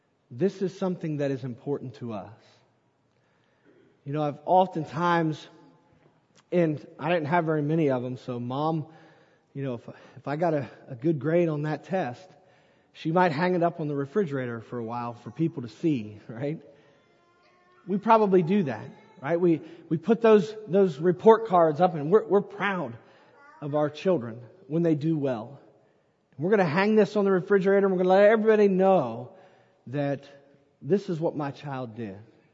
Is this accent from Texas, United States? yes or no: no; Barnesville, Ohio, United States; when I was growing up in Barnesville